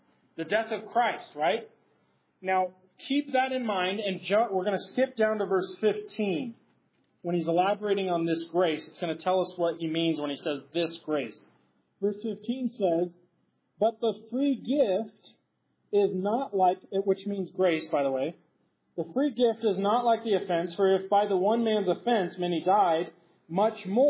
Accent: Utah, United States; where I'm from, born and raised in Utah

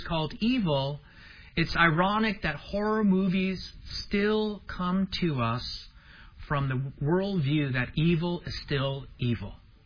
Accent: Hacienda Heights, California, United States; when I tell people that I grew up in Hacienda Heights, you know, and they're from New York City, and they have no idea where Hacienda Heights is. So I just tell them L.A.

